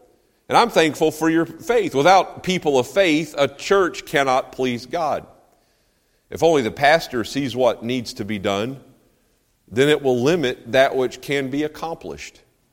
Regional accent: North Carolina, United States; I'm from North. Grew up in North Carolina. I never was north of Baltimore, Maryland until I was in college.

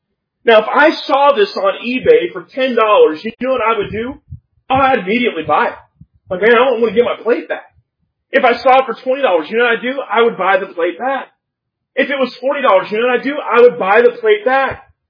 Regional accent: Kansas, United States; born there

